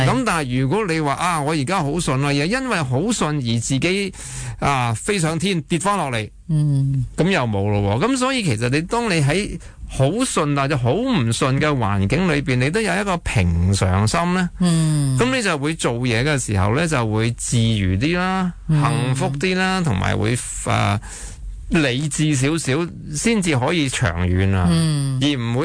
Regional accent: Hong Kong; 咁当然喺我哋香港人嚟讲

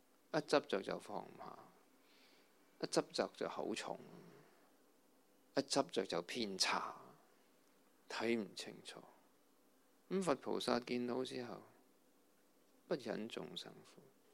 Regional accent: Hong Kong; 其实我们香港人很多都很辛苦

